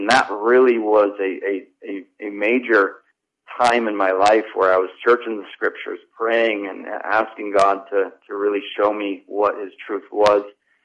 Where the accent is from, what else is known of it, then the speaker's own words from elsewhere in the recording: Colorado, United States; So I grew up in Colorado, and I grew up in a pretty typical American quote-unquote Christian home.